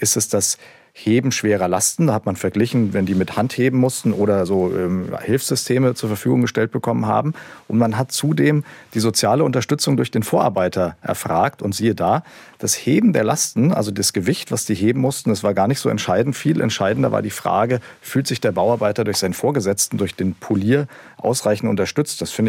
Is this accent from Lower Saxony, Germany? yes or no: no; Erlangen, Bavaria, Germany; interessanterweise bin ich selber in Franken groß geworden, aber mit einer norddeutschen Familie im Hintergrund.